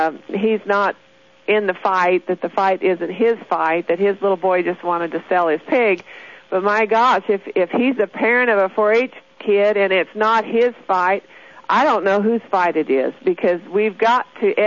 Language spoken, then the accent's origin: English; Colorado, United States; I live down in southeast Colorado. We're down there. We're the ranchers that are trying to keep the Army from taking our land.